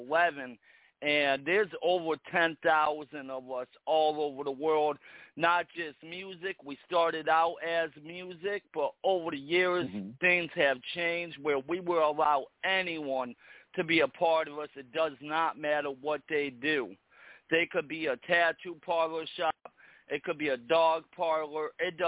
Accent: New York, United States; I'm from New York.

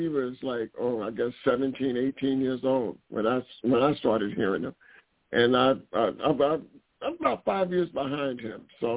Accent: Bronx, New York, United States; born there; Well, anyway, I was born in the Bronx and been in the business, for more than 50 years.

